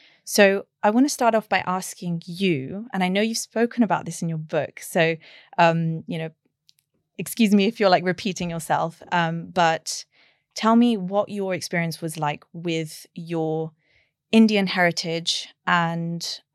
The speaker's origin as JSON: {"language": "English", "town": "Barcelona", "region": "Catalonia", "country": "Spain", "tie": "born or raised there", "said": "I was born and brought up in Barcelona."}